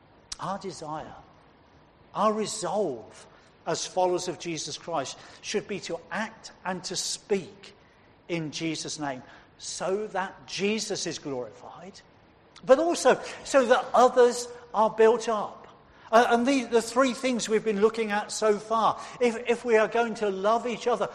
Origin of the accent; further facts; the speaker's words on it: England, United Kingdom; We're English, after all, many of us. And that's part of our DNA, I think.